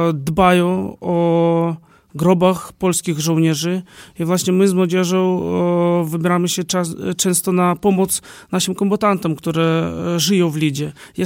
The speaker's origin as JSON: {"language": "Polish", "town": "Lida", "region": "Grodno Region", "country": "Belarus", "said": "Tak, pochodzę z Lidy, z miasta na Grodzieńszczyźnie, miasta bardzo patriotycznego, bo nadal w tych warunkach w obecnej Białorusi deklaruje tam siebie ponad 40% mieszkańców jako Polacy."}